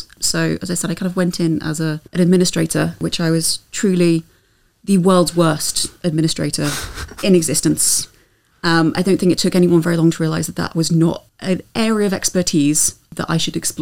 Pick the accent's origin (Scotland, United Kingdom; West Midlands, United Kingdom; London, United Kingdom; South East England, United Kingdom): West Midlands, United Kingdom; Burton-on-Trent; moved away as an adult; So I was over in a place called Burton-on-Trent.